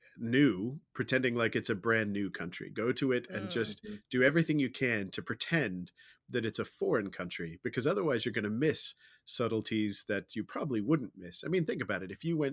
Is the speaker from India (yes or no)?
no; England, United Kingdom; born there; accent: English; I have a British passport. I was born here. My natural accent is English.